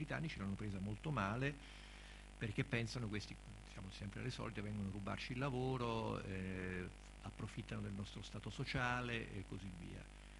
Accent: Rome, Lazio, Italy; anche perché sono di Roma.

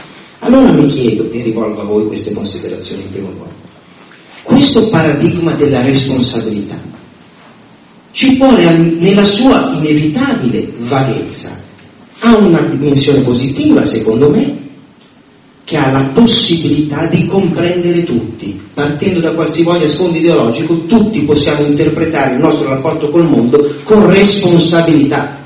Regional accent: Milan, Lombardy, Italy; non perché io sono milanese

